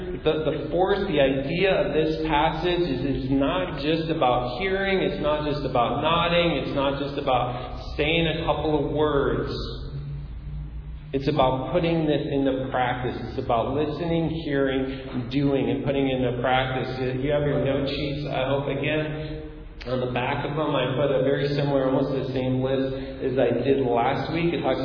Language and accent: English; Deerfield, United States; Did I know that you were in Deerfield for a while? I don't even know. That's my hometown.